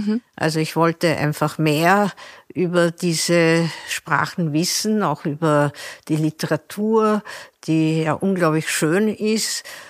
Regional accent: Belgrade, Serbia; Ich bin in Belgrad aufgewachsen

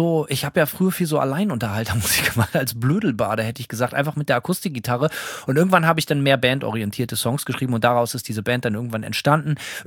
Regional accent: Bremen, Germany; now in United States; Also ich bin ja auch in Bremen Luftlinie vom Weserstadion geboren und aufgewachsen, konnte da halt auch so hinlaufen.

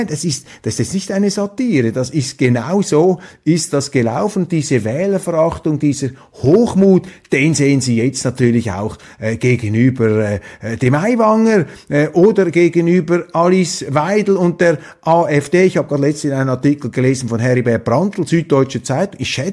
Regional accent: Switzerland; das kann ich Ihnen als Schweizer sagen

